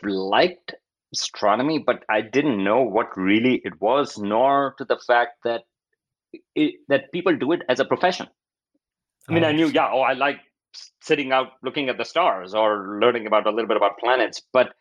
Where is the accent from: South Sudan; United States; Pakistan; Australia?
Pakistan; I grew up in Pakistan.